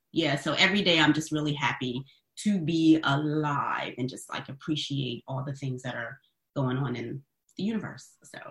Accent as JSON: {"language": "English", "town": "Trenton", "region": "New Jersey", "country": "United States", "tie": "born or raised there", "also_born_or_lived": "Bogalusa, Louisiana", "lives_now": "Atlanta, United States", "said": "I currently live in Atlanta. I've been here for about 7 years. I was born in Bugaloosa, Louisiana. I want to give a shout out to Bugaloosa, and raised in Trenton, New Jersey."}